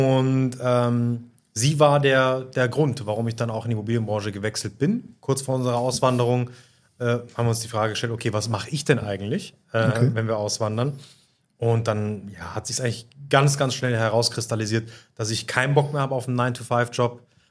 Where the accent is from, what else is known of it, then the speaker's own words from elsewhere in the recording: Munich, Bavaria, Germany; 33 Jahre jung, komme ursprünglich aus München, also gebürtiger Münchner, mit Migrationshintergrund, wilder Mix, Papa aus dem Irak, Mama aus Marokko